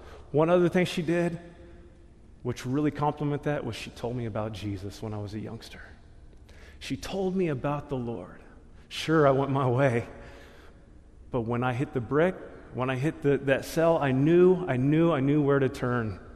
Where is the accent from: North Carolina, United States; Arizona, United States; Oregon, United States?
Oregon, United States; Salem; I think this is up in Vancouver, Portland, and I'm thinking, hey, you know, I'm from Salem.